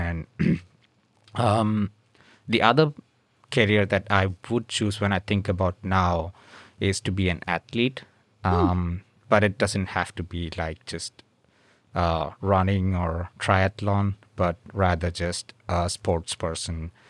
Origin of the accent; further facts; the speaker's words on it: India; I grew up in India